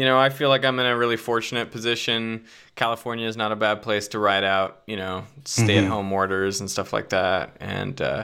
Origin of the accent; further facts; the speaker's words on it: Canada; moved away as an adult; also born or lived in South Africa; now in Australia; So I'm mostly Canadian, but I also have sort of pieces of Australia, South Africa. And so I grew up in Canada.